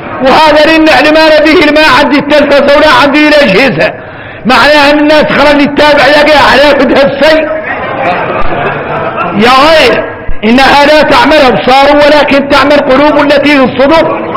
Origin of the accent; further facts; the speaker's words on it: Mauritania; انا هون نتكلم معاكم من قلبي ومن دمي ومن عصبي الموريتاني